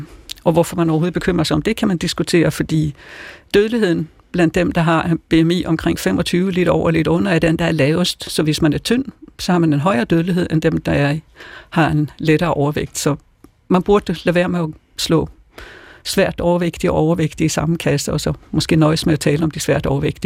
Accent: Sweden; Danish is a second language; now in Denmark; Okay, jeg er svensk, men nu har jeg også fået dobbelt statsborgerskab, så jeg er også dansker.

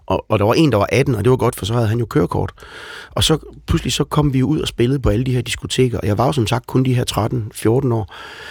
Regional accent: Viborg, Central Denmark Region, Denmark; kommer fra Viborg. Og så troede alle, jeg var fra New York.

